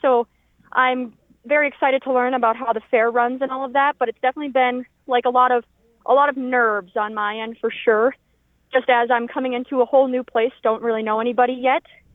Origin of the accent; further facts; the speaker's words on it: Wabasha, Minnesota, United States; And I'm originally from the Minnesota River Valley down in Wabasha.